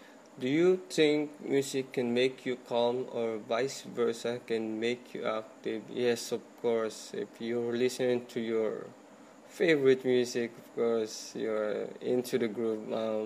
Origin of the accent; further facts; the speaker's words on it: Philippines; English is a second language; My mother language is not the national language here in the Philippines.